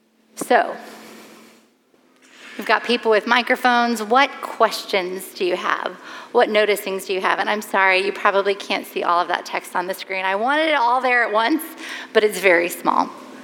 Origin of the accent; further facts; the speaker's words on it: Colorado, United States; I lived in Colorado. I grew up in Colorado. I was a Coloradan